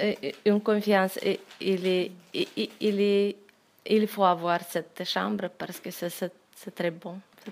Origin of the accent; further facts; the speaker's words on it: Moldova; French is a second language; now in France; Moi, je viens de Moldavie, mais si je suis là en France